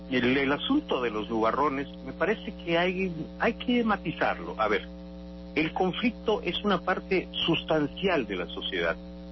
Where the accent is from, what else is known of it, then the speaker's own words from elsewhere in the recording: Yucatán, Mexico; Yo soy de Yucatán, por los cuatro costados, desde como decían los clásicos, desde la oscuridad de los tiempos.